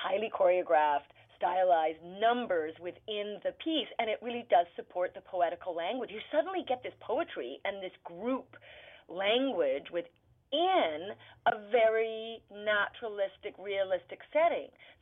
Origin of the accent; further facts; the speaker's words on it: England, United Kingdom; we're all English